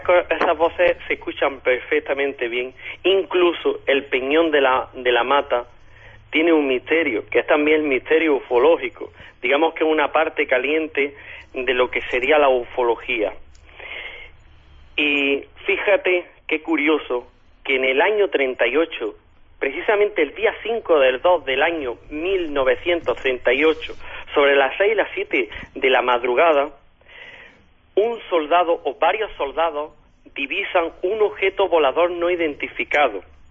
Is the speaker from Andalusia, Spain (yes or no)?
yes; Granada, Andalusia, Spain; Helen, Cristina y por último yo, que somos de Granada.